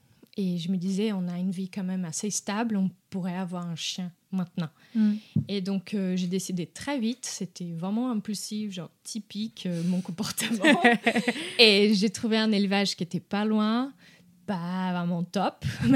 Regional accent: Brazil; French is a second language; moved away; En fait, pas du tout. Je viens du Brésil. Et oui, j'ai grandi avec des chiens

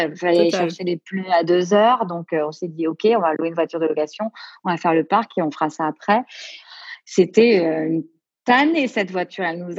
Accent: Miami, Florida, United States; Mais vous venez d'où ? Bah, on vient de Miami.

